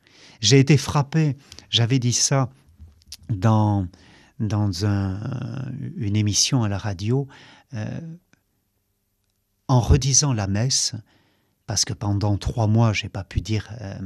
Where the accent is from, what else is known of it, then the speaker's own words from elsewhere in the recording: Lourdes, Occitanie, France; comme elle, je suis né à Lourdes. J'ai grandi à Lourdes.